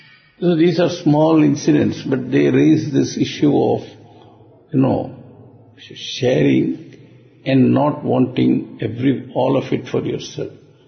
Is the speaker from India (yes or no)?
yes; India; I used to travel often from Bombay to Madras, to go to my hometown and all that.